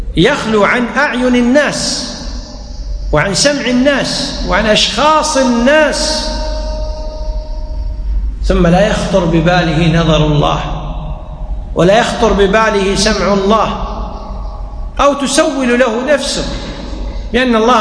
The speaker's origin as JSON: {"language": "Arabic", "country": "Kuwait", "said": "ومثل ما يقول العامة عندنا في الكويت ما عندهم إلا الحش"}